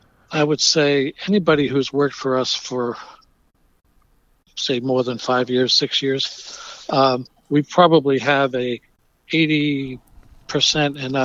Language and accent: English; Nantucket, Massachusetts, United States; That was the way that I was raised on Nantucket Island, that, you know, when my dad was a builder, you would build a house for the postman down the street